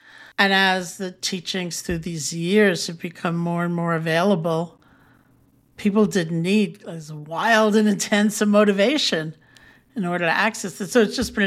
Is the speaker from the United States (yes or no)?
yes; New York City, New York, United States; And so I grew up in New York City, I went to college in Buffalo, went to India.